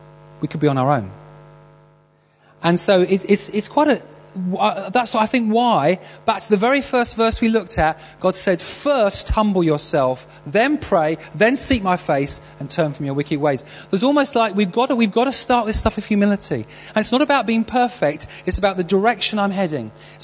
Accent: North West England, United Kingdom; I grew up in Lancashire, and there's an expression, a Lancastrian expression

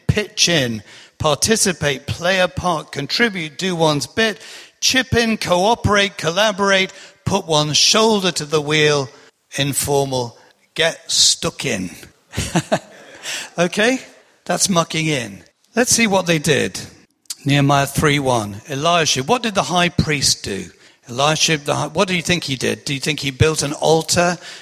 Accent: East Midlands, United Kingdom; I come from Lincolnshire originally in the East Midlands

